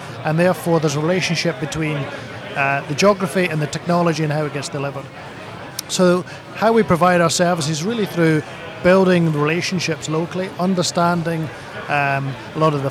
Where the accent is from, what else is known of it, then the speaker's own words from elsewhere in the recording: Scotland, United Kingdom; accent: Scottish; as you can tell with my accent, as a Scot